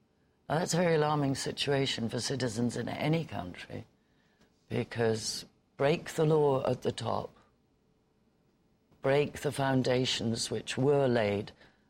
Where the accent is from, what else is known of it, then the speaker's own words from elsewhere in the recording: United Kingdom; But what's alarming to me as a British citizen, and I know for sure to many American citizens